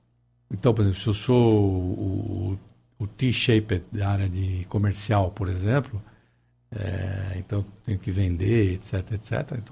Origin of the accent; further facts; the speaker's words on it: Brazil; vamos supor, como brasileiros, né, temos, a gente importa muita coisa